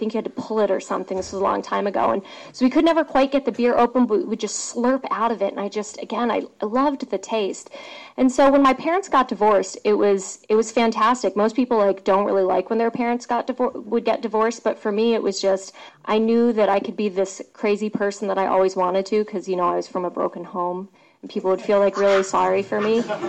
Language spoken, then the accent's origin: English; East Coast, United States; And I grew up on the East Coast near the Chesapeake Bay